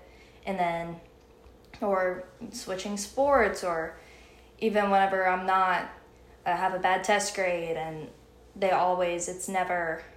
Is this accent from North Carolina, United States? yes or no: yes; Hendersonville, North Carolina, United States; Hendersonville, North Carolina. Middle of nowhere.